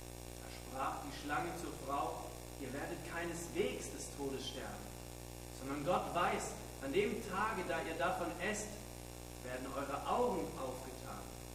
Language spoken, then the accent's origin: German; Schopfheim, Baden-Württemberg, Germany; Ich komme auch aus Schopfheim.